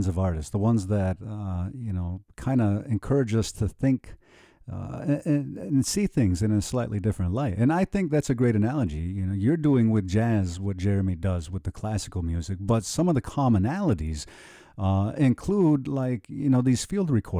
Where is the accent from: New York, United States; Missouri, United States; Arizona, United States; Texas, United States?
New York, United States; straight up called me a liar when I suggest that I come from Erez in New York.